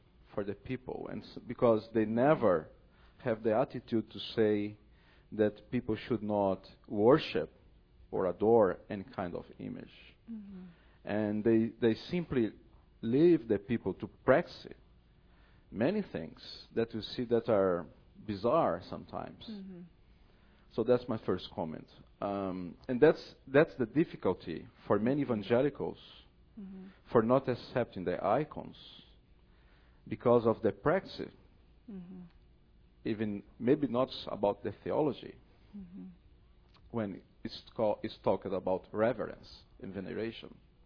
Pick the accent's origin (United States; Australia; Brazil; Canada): Brazil; English is a second language; My question has been, I come from Latin America, from Brazil